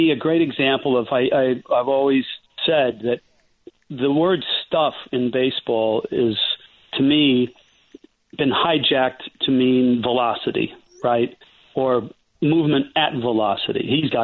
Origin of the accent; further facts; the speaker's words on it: California, United States; because I grew up in the Bay Area, so I had just about every franchise